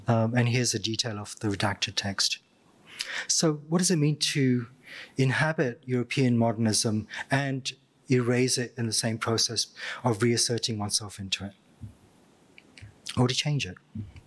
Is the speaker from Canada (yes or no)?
no; Goa, India; So I'm from Goa, Portuguese colony.